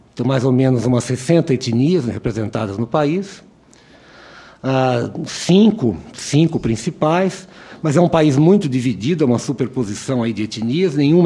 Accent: São Paulo, Brazil; Minha referência como paulista é São Paulo

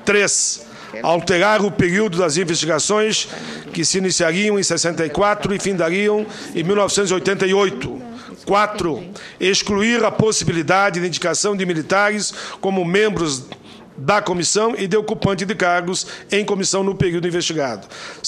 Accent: Rio Grande do Sul, Brazil; Eu sou do Rio Grande do Sul

